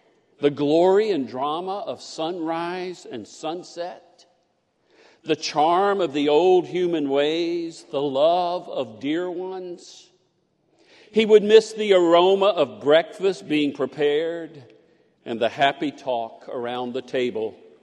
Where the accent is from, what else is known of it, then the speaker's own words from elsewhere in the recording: the South, United States; They broke all of the stereotypes I had been taught growing up in the South in the 60s and 70s about gay people.